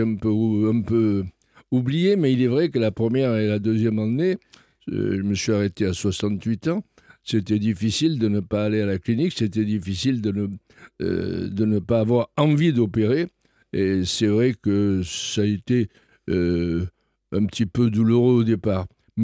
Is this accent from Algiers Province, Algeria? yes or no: no; Molière, Constantine Province, Algeria; born there; Je suis né en Algérie, à Molière-Boukaïd, dans le Constantinois.